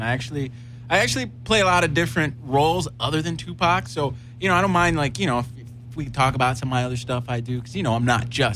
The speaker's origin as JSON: {"language": "English", "town": "West Palm Beach", "region": "Florida", "country": "United States", "said": "I'm actually from West Palm Beach, Florida."}